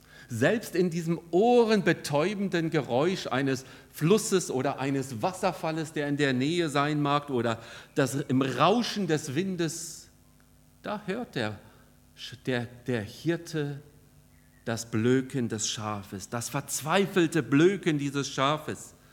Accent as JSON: {"language": "German", "country": "South Africa", "said": "Und in Südafrika, wo ich herkomme, habe ich viel mit Bettlern zu tun, extremen Bettlern zu tun gehabt."}